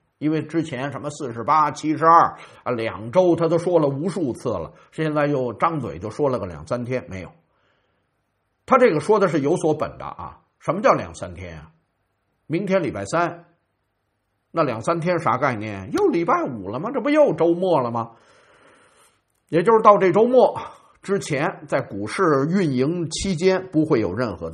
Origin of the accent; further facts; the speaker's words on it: Beijing, China; accent: Beijing; 用我们北京话说，连边都不挨着